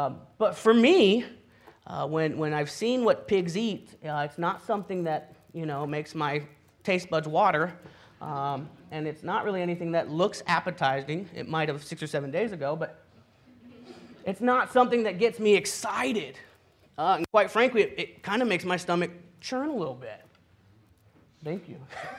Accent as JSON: {"language": "English", "country": "Puerto Rico", "tie": "born or raised there", "said": "I can think back to my younger years growing up in Puerto Rico, and I can think of some mistakes that I've made."}